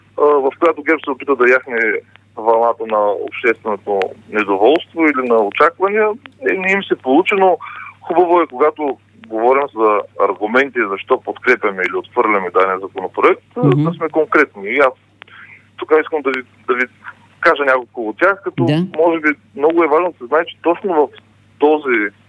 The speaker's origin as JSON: {"language": "Bulgarian", "town": "Burgas", "region": "Burgas Province", "country": "Bulgaria", "said": "Аз съм от Бургас и по Българското Черноморие, в малките, но богати общини, този момент вече сме го виждали."}